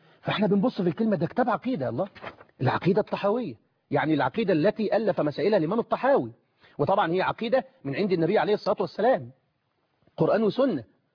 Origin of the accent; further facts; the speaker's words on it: Egypt; وياريت يبقى المشروع ده عندنا في مصر